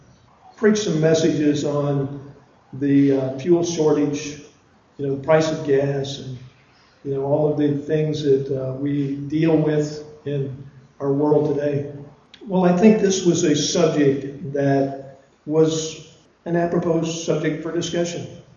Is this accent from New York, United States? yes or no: no; Illinois, United States; We're from Illinois, back in on the mainland.